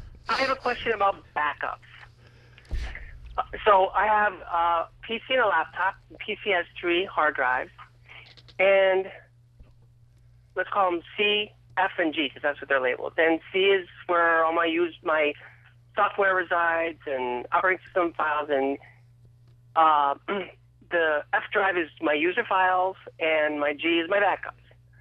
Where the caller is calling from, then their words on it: Schenectady, New York, United States; from Schenectady.